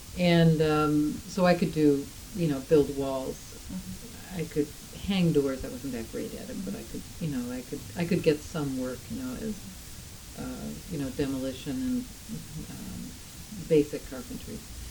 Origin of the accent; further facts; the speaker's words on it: Buffalo, New York, United States; born there; I was born in Buffalo, New York in 1953, and my father was a carpenter and also a cement worker